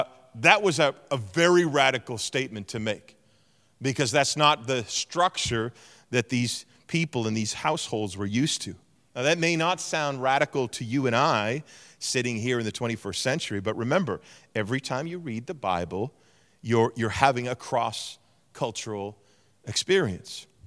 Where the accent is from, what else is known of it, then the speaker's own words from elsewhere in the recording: Canada; I didn't just bring my Canadian presupposition and force all the Turkish people to just interact with me as a Canadian only.